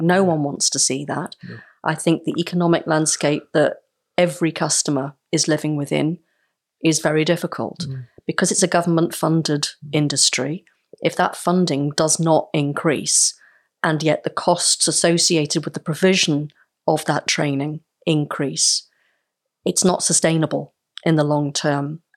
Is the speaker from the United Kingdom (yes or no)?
yes; Newcastle, North East England, United Kingdom; I absolutely love London, despite working in Manchester, because I come from Newcastle originally.